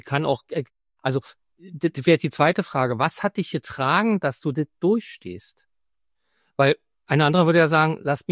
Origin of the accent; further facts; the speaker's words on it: Germany; Ja, das haben wir halt nicht gelernt. Kommen wir aus der DDR.